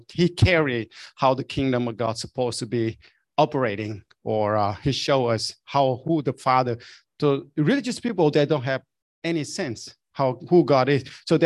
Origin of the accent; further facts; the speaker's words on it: Vietnam; English is a second language; I grew up in Vietnam